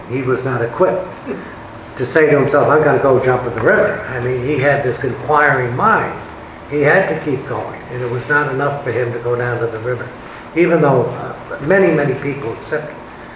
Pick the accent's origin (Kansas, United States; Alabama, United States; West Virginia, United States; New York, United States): New York, United States; New York City; I grew up in Brooklyn, and I was taught there were Catholics and non-Catholics, two terms.